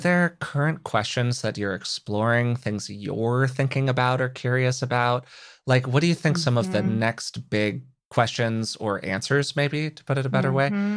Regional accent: United States; So to kind of situate this culturally, because obviously I'm from the United States

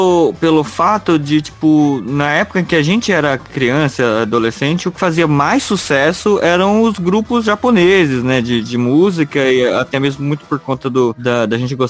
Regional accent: Brazil; A gente é latino, a gente é o único país que fala português aqui, né, na América do Sul.

